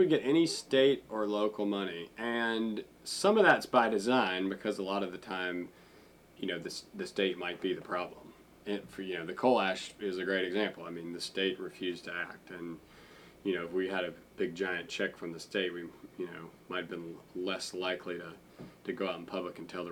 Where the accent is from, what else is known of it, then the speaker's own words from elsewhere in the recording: Georgia, United States; I grew up in Georgia. I grew up going to summer camp here.